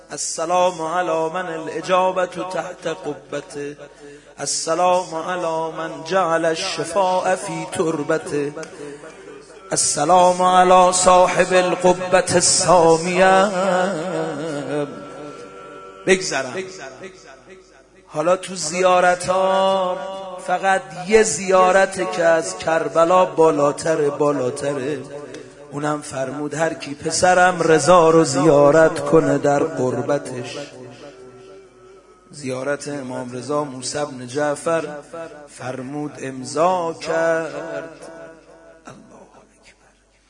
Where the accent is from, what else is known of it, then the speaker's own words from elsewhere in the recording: Qom, Iran; ما بچه قمیم ما در پناه این خانم داریم زندگی میکنیم افتخارم میکنیم هر کجای دنیا میریم میفهمن قمی هستیم